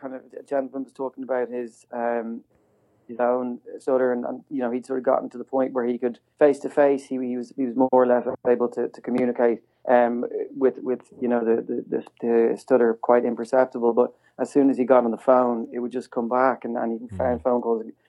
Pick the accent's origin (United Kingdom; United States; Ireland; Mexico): Ireland; Dublin, Leinster; Yeah, I grew up in Dublin.